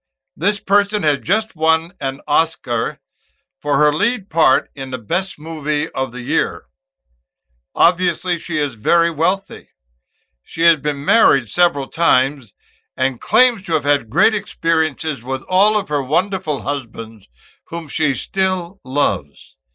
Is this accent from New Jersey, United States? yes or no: no; Westbrook, Maine, United States; Tell him that I am from Westbrook, Maine. Tell him that I knew his old father